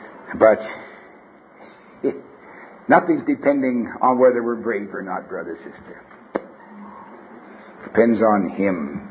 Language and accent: English; Canada; born there; Don't tell me I'm a Canadian by birth.